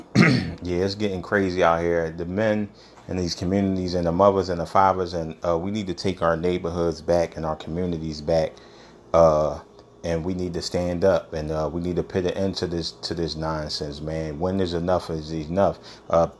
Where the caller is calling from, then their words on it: Philadelphia, Pennsylvania, United States; I'm recording live from Philadelphia, man. I just wanted to get on here and talk about the unnecessary violence that's going on in Philadelphia.